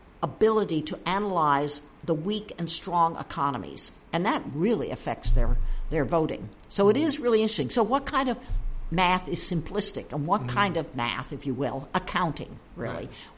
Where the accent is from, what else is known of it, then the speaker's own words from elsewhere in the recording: Boston, Massachusetts, United States; Because I'm from Boston